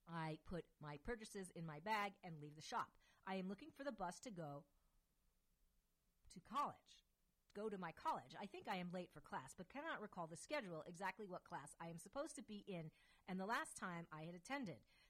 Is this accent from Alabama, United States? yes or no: no; Hastings-on-Hudson, New York, United States; My father and I are at his service station in my hometown, Hastings-on-Hudson, New York.